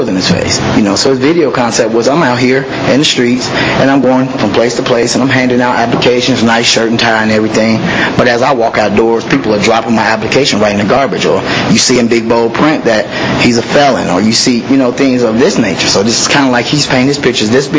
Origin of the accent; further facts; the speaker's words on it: Chicago, Illinois, United States; now in Champaign, United States; I'm from Champaign. I've been here, living in the area for about 17 years now, originally from Chicago, Illinois.